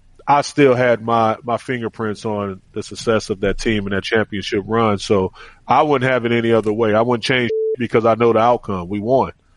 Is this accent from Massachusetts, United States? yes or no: no; Milwaukee, Wisconsin, United States; And this is in my hometown in Milwaukee.